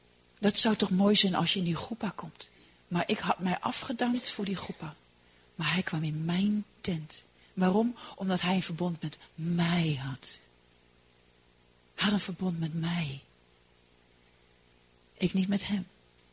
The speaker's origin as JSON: {"language": "Dutch", "country": "Poland", "tie": "born or raised there", "said": "Dus en ik ben in Polen opgevoed."}